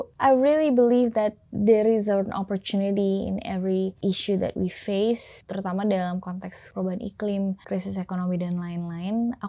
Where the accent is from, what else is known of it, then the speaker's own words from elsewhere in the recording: West Java, Indonesia; tanahnya udah aku beli di Baros deket kampung aku di selatannya Bandung.